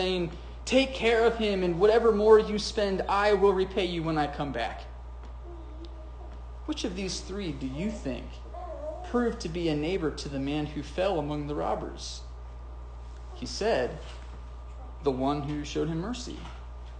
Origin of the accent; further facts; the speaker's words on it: Pennsylvania, United States; also born or lived in North Carolina; now in Richmond, United States; We're from Pennsylvania. And then when Lindsay and I got married, we spent almost 6 years in North Carolina, where I went to seminary, and then we came to Richmond about 4 years ago